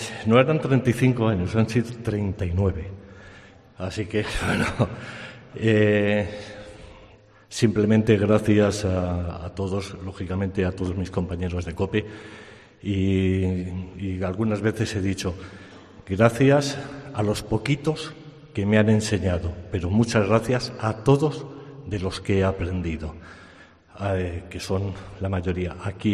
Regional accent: Madrid, Community of Madrid, Spain; now in Guadalajara, Spain; Yo soy madrileño y madrileñista, pero he venido a Guadalajara, me considero ya un poquito alcarreño

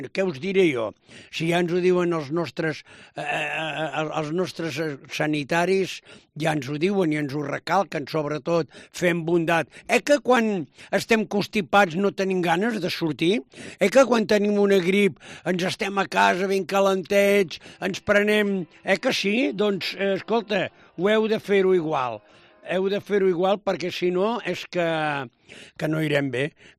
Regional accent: Girona, Catalonia, Spain; jo, per exemple, que sóc de Girona, no puc anar a Salt

